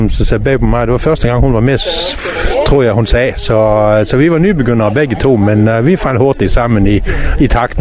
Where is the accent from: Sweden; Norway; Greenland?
Norway; now in Denmark; Nå, men jeg er importeret fra Norge for mange, mange år siden.